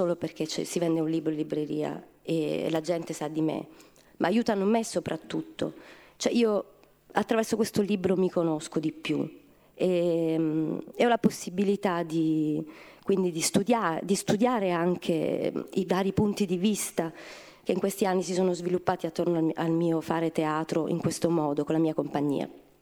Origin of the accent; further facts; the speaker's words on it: Palermo, Sicily, Italy; born there; È casuale che io sia finita a Palermo, che io sia nata a Palermo o comunque che ci sia tornata, perché potevo anche non tornare. Sono stata come raccontavo poi ad Andrea nell'intervista, tanti anni lontana dalla mia città